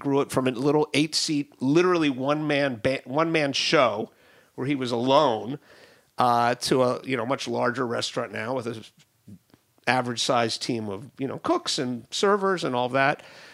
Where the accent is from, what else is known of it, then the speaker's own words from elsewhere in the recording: Miami, Florida, United States; Then I went to the Miami Book Fair back in my hometown, which was my first time at the Miami Book Fair